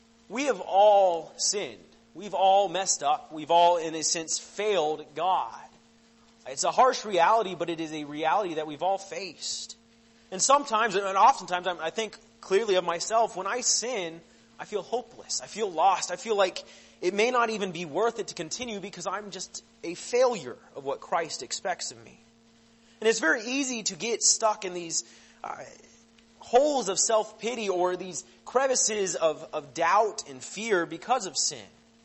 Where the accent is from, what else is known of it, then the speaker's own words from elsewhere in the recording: Yorktown, Virginia, United States; moved away as an adult; also born or lived in Florida; So I grew up in Virginia, in Yorktown, and I lived there for most of my life. I lived there for, I think, 18 years until I went to college. I went down to Florida College